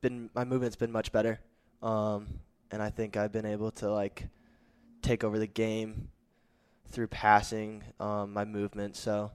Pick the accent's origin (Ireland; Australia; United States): United States; Las Vegas, Nevada; also born or lived in Wisconsin / North Carolina; I was moving around because my dad, and then he landed in Las Vegas, and then I grew up there. So I spent my entire life basically growing up there.